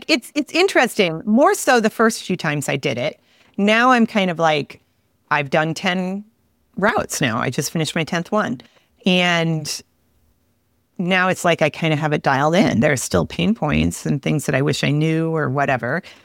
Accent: Midwest, United States; And I grew up in the Midwest. I understand the Midwest. I understand farms and farm roads.

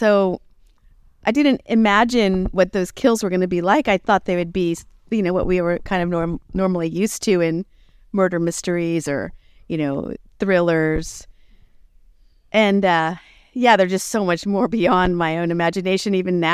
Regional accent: Tulsa, Oklahoma, United States; I'm from Tulsa

